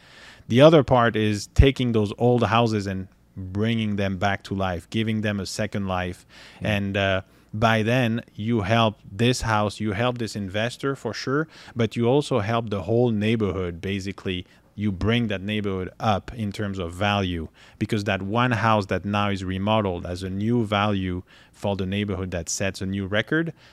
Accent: France; English is a second language; moved away as an adult; now in United States; I moved here in 2012. I came from France.

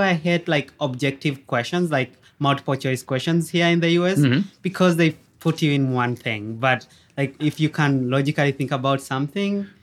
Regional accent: Uganda; In Uganda, you know, as the British system, we always only go, only like if you go through high school, you take science, arts, and that's your path forever and you can't really change.

